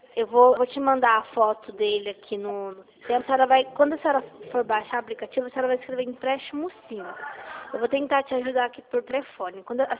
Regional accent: Hortolândia, São Paulo, Brazil; Eu sou aqui de Hortolândia.

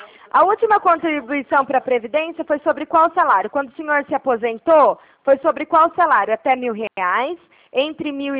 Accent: Araraquara, São Paulo, Brazil; now in São Carlos, Brazil; Eu sou de Araraquara, mas eu moro aí em São Carlos.

